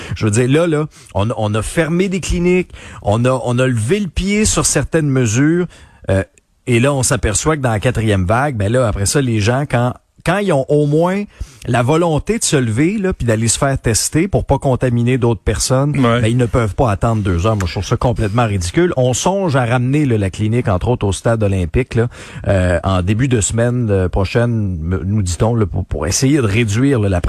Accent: Quebec, Canada; ma région natale, l'Abitibi-Témiscamingue

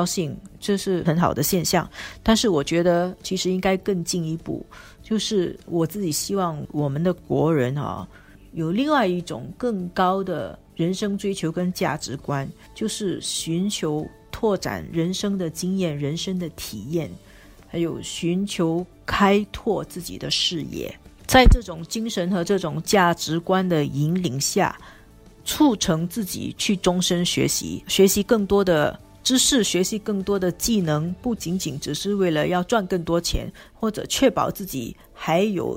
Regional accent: Singapore; 就是让我们新加坡人乐于不断的学习啊

